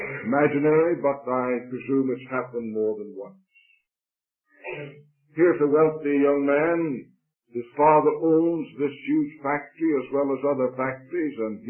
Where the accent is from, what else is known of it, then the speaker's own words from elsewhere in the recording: Stratford, Ontario, Canada; they came out on a huge stage in my hometown, Stratford. And of course, 60,000 people assembled in that little city of approximately 18,000 normally.